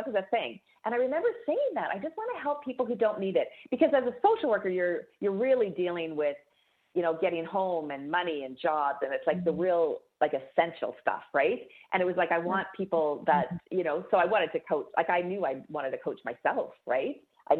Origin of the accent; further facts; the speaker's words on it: Calgary, Alberta, Canada; the city that I grew up in Calgary.